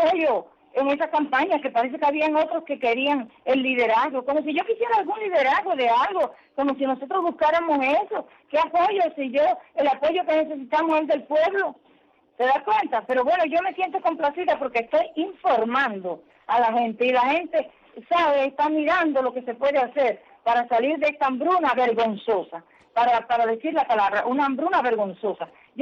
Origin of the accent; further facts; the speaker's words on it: Cuba; Soy una cubana que ama la libertad, que defiende sus derechos.